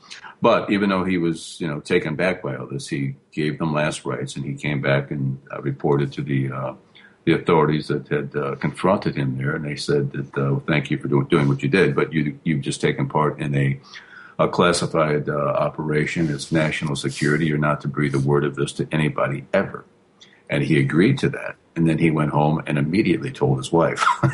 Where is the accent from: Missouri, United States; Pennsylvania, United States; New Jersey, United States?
Missouri, United States; moved away as an adult; I was born and raised in Missouri, but I left there when I went to the military. Then when I got out, I came out east, and I really never looked back